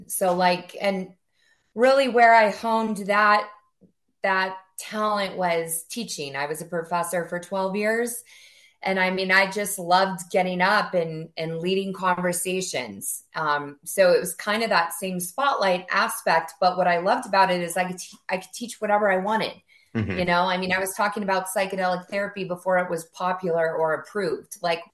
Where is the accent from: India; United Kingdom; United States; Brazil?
United States; Arizona; So the town I was in is super high elevation.